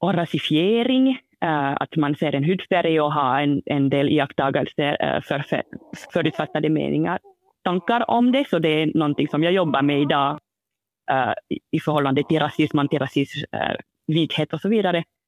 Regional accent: France; Swedish is a second language; also born or lived in Finland; jag kommer från Frankrike de facto. Jag flyttade för ett år sedan, två år sedan och så vidare. Och det hörs i det sättet som jag talar dålig finska eller har brytning på svenska och så vidare. Men eftersom jag har brun hy, eftersom min biologisk pappa är från Gambia

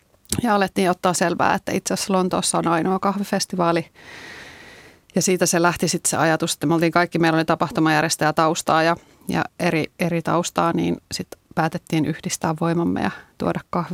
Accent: Lapland, Finland; Ja mä oon Lapista kotoisin, niin sitten Lapissa tämä kahvihetki oli aina niin semmoinen

